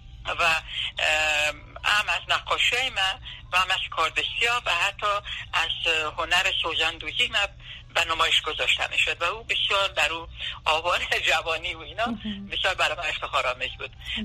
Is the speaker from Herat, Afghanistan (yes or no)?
no; Kabul, Afghanistan; moved away as an adult; now in United States; ما در 1951 در کابل به دنیا آمدیم.